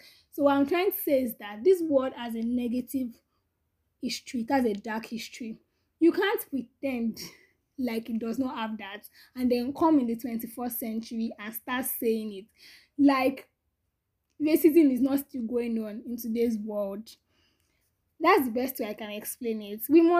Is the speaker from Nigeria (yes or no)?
yes; Nigeria; Because for me, being a Nigerian and being like a Black African is such a big part of, it's such a big part of my identity.